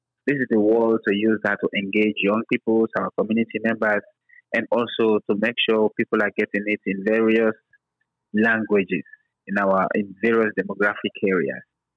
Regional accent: Fredericton, New Brunswick, Canada; I'm from Fredericton.

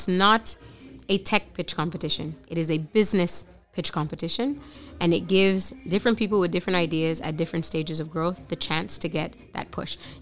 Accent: Montreal, Quebec, Canada; You know, I'm from Montreal, so a lot of Nova Scotians came over to Montreal.

